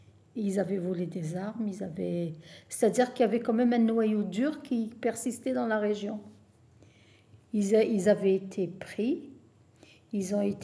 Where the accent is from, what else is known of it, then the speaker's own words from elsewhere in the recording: Algeria; now in France; Je suis originaire d'Algérie. Je suis en France depuis 2008 pour des raisons de santé.